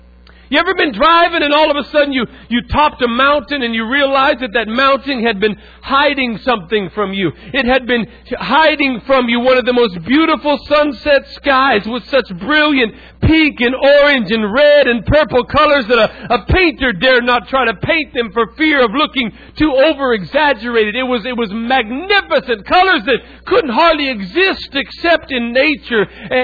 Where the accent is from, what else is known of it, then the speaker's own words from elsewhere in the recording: West Coast, United States; also born or lived in California / Oregon / Idaho; I was raised on the other American coast. Y'all ever heard of the West Coast? And I was raised in California and Oregon, Idaho over there.